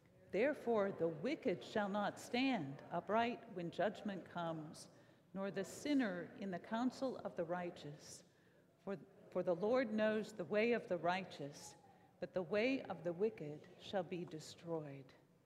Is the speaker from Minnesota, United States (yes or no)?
yes; White Bear Lake, Minnesota, United States; when she found out that I was from White Bear Lake